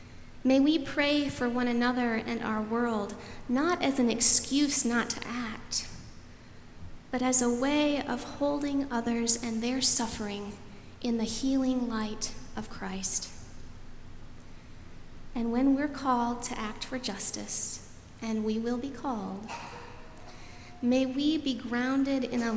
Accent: Michigan, United States; now in Nashville, United States; I grew up in Michigan, and when I first moved here to Nashville, people would comment about my accent.

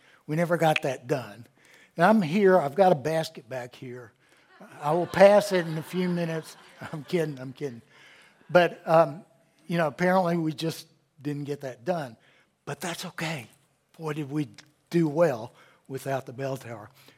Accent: Bristol, United States; born there; also born or lived in Clinton / Chattanooga / Radford / Athens; I was born in Bristol. We lived in Clinton. We lived in Chattanooga. We lived in Radford, Virginia. We lived in Athens, Tennessee.

